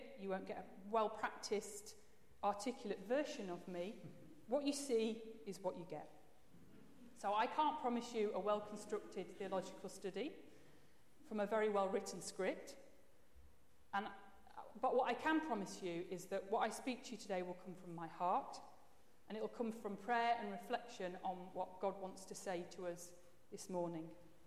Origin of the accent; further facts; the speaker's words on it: Coventry, West Midlands, United Kingdom; born there; now in Sheffield, United Kingdom; I was born in Coventry, which is a city in the middle of England. I went to the University of Bradford, which is a city in Yorkshire, and then moved to Sheffield, and lived there I've lived there now for 18 years.